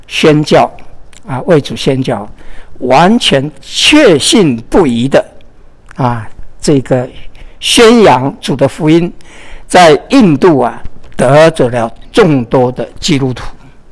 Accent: Taiwan; 但是呢，我的故乡啊，是从台湾，啊，台湾的

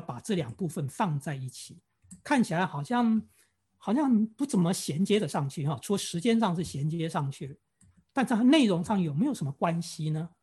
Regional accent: China; 我们刚才说所有人，世界上所有人，也包括我们中国人。

